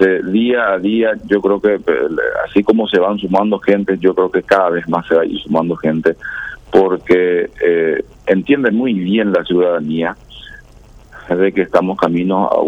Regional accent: Paraguay; como paraguayos no podemos permitir

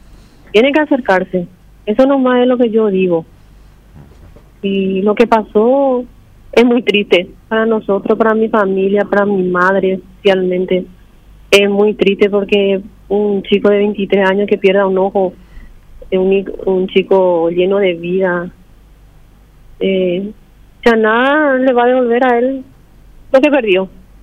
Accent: Paraguay

